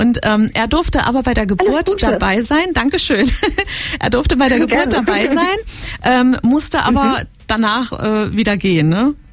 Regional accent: Heilbronn, Baden-Württemberg, Germany; Nee, das war Heilbronner Richtung. Ich komme ursprünglich aus Heilbronn.

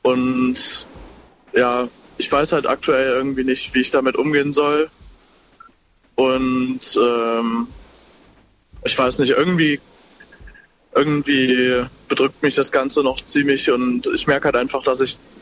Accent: Euskirchen, North Rhine-Westphalia, Germany; also wir kommen aus der Nähe Bonn, Euskirchen

